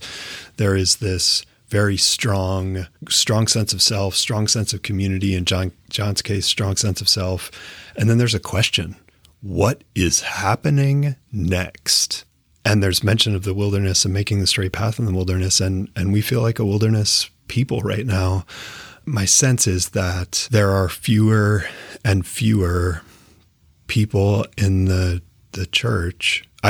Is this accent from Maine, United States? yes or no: yes; Maine, United States; I grew up in Maine. The only answer I have is the answer that we were told growing up in Maine